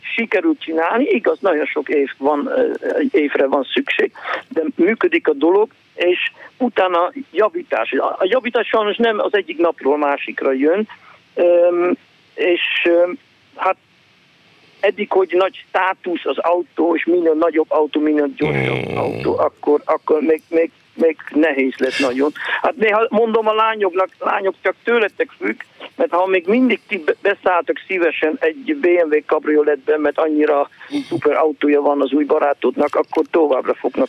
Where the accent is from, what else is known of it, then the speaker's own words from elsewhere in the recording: Netherlands; now in Hungary; mert én fölnőttem a 70-es években Hollandiában